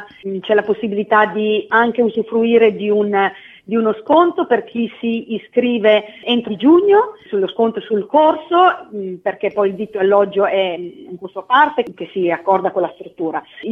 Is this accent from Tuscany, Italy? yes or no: no; Lombardy, Italy; Io vengo nata e cresciuta in Valle Camonica, magari qualcuno degli ascoltatori la conoscerà anche come Valle dei Segni.